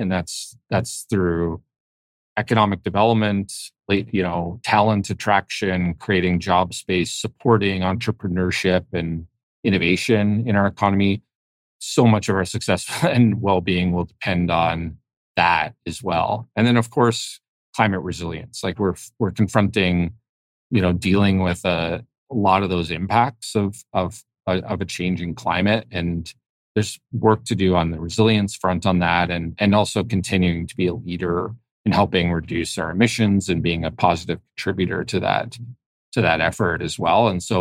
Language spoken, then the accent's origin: English; Calgary, Alberta, Canada; I know I'm from Calgary, but I'm not much of a country music guy.